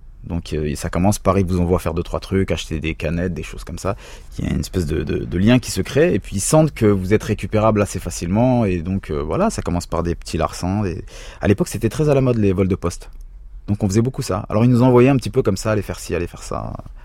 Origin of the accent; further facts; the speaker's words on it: Aulnay-sous-Bois, Île-de-France, France; also born or lived in Paris; Moi je suis né à Paris 12e à l'origine, et puis je grandis plutôt tranquillement jusqu'à mes 8-9 ans, on va dire. Puis je déménage à Aulnay-sous-Bois, au 3000, cité des 3000, où là, c'est une sacrée cité.